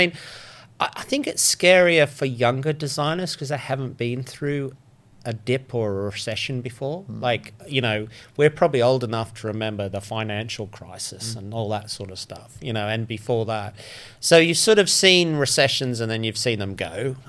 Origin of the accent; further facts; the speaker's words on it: Australia; But like, as an Aussie who's sort of lived in six different countries around the world and sort of calls this place home, even though it rains too much.